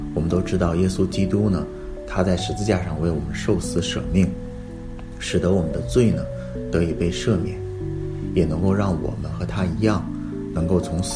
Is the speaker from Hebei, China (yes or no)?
no; Beijing, China; 我是来自北京的音乐人